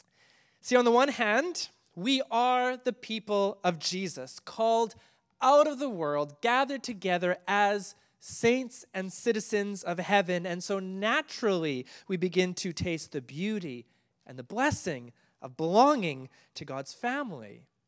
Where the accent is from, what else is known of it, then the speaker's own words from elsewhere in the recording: Canada; Now, I grew up in Canada, went to a fairly large church